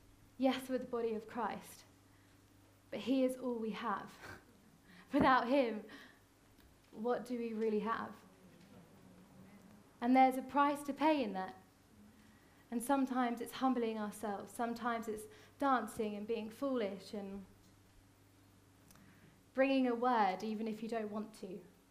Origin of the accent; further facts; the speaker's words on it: United Kingdom; but we're British. We don't do that because we're British.